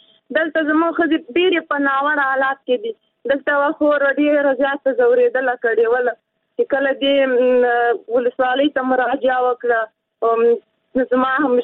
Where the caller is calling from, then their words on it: Takhar, Afghanistan; د تخار ولایت نه مې در سره اړیکه نیولې ده.